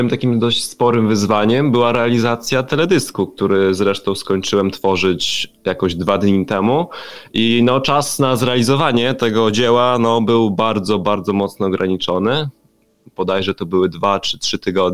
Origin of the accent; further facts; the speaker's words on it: Łuków, Lublin Voivodeship, Poland; Można tak powiedzieć, moje rodzinne miasto.